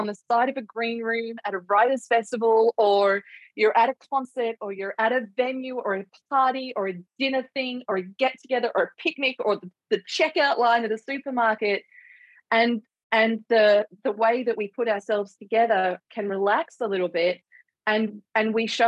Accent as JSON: {"language": "English", "town": "Gold Coast", "region": "Queensland", "country": "Australia", "tie": "born or raised there", "said": "the very white Australian public schooling and world that I lived in growing up on the Gold Coast in the 80s and 90s."}